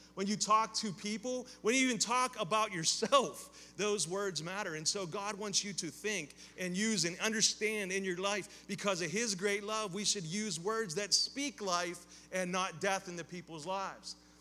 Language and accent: English; Pennsylvania, United States; I'm from Western Pennsylvania.